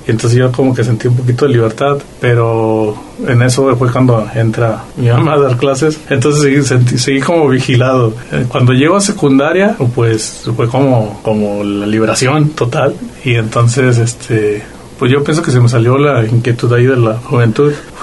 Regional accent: Colotlán, Jalisco, Mexico; Me crié siempre en Colotlán. En Colotlán estuve toda mi infancia.

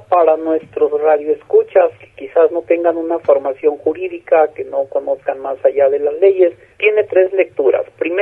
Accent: Ameca, Jalisco, Mexico; Soy originario de Ameca

